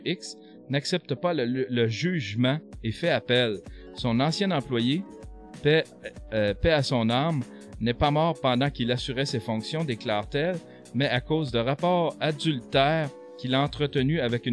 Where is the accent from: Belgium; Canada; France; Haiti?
Canada; Rouyn-Noranda, Quebec; Qu'est-ce qui se passe à Rouyn-Noranda? C'est ma ville natale.